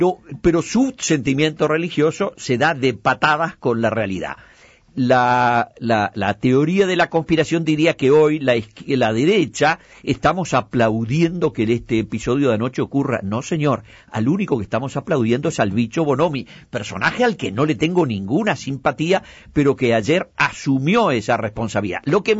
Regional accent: Uruguay; porque soy un uruguayo libre.

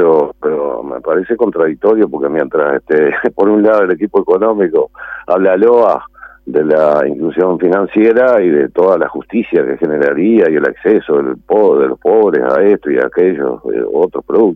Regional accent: San Carlos, Maldonado, Uruguay; Yo te puedo llevar al banco de mi pueblo, de San Carlos

